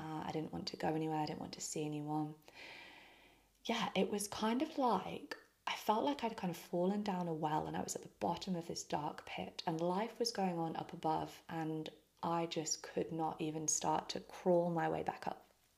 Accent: Bermuda; born there; So I was actually born in Bermuda. Not in the UK. I was born in Bermuda. My mum and dad lived there.

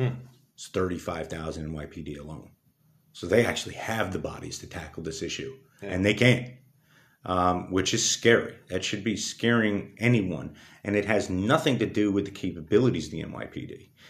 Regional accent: New York City, New York, United States; If you know, my hometown is New York City. And I had luckily gotten my start in the mid-90s in New York.

